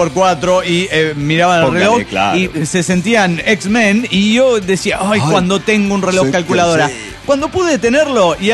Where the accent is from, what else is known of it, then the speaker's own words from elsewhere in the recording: Teloloapan, Guerrero, Mexico; born there; yo nací en Telolhuapan, Guerrero.